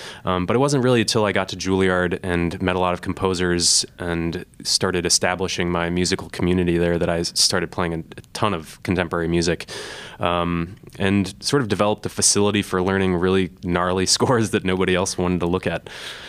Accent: Iowa City, Iowa, United States; moved away as an adult; now in New York, United States; I am indeed an Iowan. I was born in Iowa City and grew up in Iowa City, went to City High School, and went to Northwestern for my undergraduate, so remained in the Midwest before heading out east and moving to New York

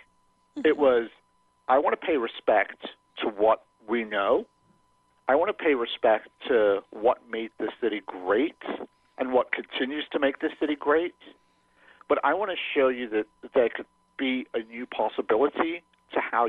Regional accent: Nigeria; also born or lived in England / Detroit; now in New Orleans, United States; I was born and raised in West Africa, in Nigeria. Then I lived in England and basically traveled all over Europe. Then I moved to the States, to Detroit.

